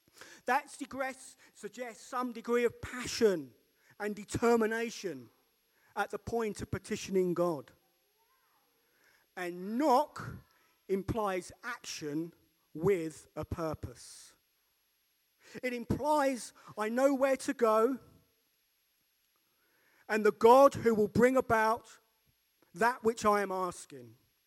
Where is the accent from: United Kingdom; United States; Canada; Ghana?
United Kingdom; And you might say, please, because we're British.